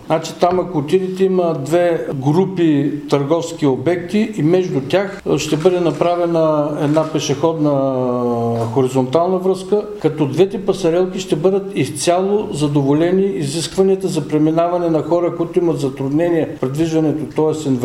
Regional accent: Haskovo, Haskovo Province, Bulgaria; аз искам да ви кажа, че съм човек от Хасково

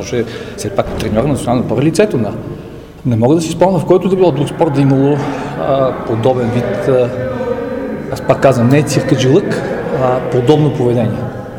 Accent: Samokov, Sofia Province, Bulgaria; born there; защо съм роден в Самоков, нито къде е роден баща ми, къде е роден дядо ми

